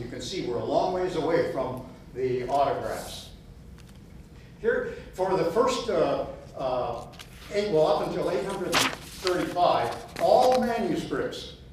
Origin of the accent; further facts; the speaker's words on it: San Luis Obispo, California, United States; In fact, when I was growing up in San Luis Obispo, every Sabbath morning we'd come to Sabbath school and it was raining.